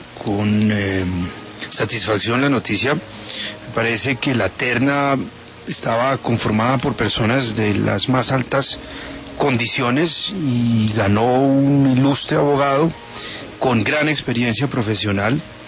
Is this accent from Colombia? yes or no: yes; Colombia; yo pues en lo personal como colombiano me siento satisfecho.